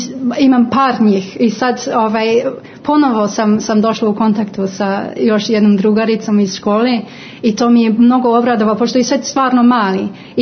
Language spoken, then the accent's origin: Serbian; Hong Kong; od 3 godine nadalje. To je čitav moj život. U suštini, mislim, sve što mogu da pamtim je u Hong Kongu.